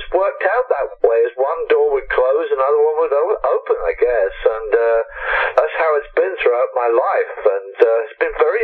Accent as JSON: {"language": "English", "region": "South West England", "country": "United Kingdom", "tie": "born there", "said": "I was born in Somerset in the UK"}